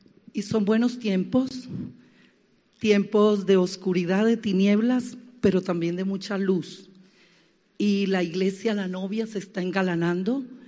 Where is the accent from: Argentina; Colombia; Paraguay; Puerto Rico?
Colombia; Caribbean Region; Y si como costeña yo bailaba y cantaba vallenatos